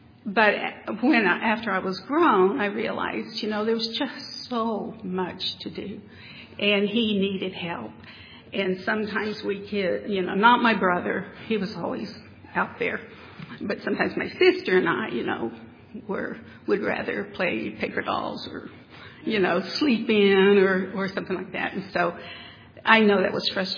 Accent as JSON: {"language": "English", "town": "Siloam Springs", "region": "Arkansas", "country": "United States", "tie": "born or raised there", "said": "I grew up in near Siloam Springs, Arkansas, about 25 miles away. I grew up in the 50s and 60s on a large family farm."}